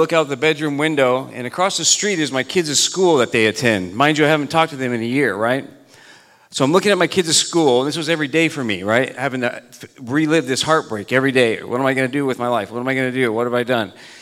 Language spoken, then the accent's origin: English; Washington, United States; also born or lived in California / Tennessee / Maine / South Carolina; I'm from Washington. I'm actually from California, Tennessee, Maine, South Carolina, and Philadelphia.